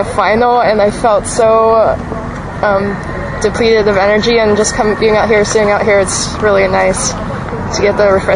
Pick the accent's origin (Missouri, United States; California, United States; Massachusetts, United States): California, United States; Oceanside; I'm from Oceanside, California.